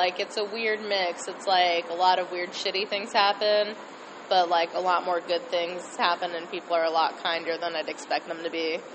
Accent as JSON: {"language": "English", "town": "Flagstaff", "region": "Arizona", "country": "United States", "tie": "born or raised there", "said": "And then I was in Flagstaff, my hometown, for a couple weeks."}